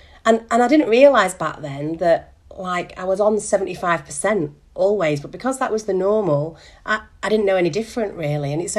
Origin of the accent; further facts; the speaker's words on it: North West England, United Kingdom; I'm from Lancashire, 45.